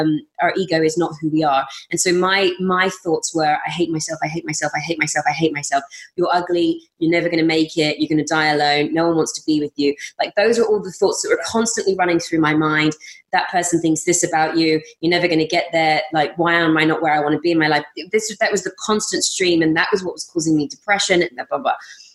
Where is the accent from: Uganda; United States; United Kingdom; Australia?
United Kingdom; England; Because I'm English